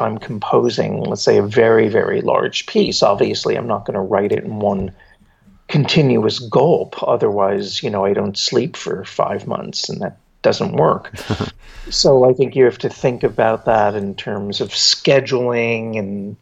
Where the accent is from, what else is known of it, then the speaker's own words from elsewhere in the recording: New Jersey, United States; now in New York, United States; I grew up in New Jersey, but I was very close to New York.